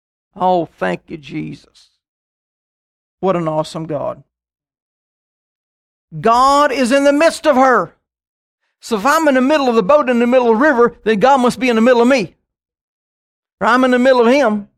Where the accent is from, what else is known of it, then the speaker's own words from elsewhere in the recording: Kansas, United States; I'm from Kansas. I've never known of an earthquake in Kansas, yet they had one last month.